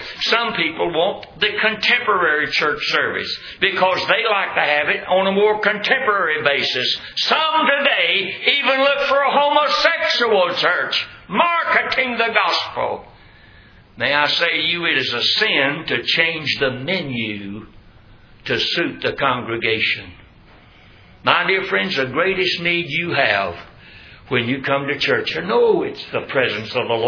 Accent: Roxboro, North Carolina, United States; moved away as an adult; I was raised in Roxburgh, North Carolina, the first 20 years of my life

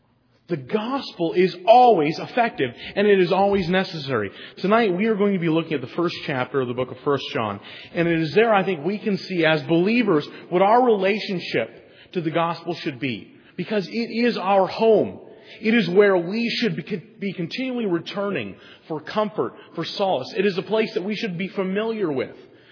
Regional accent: the West, United States; For myself, I'm from the West.

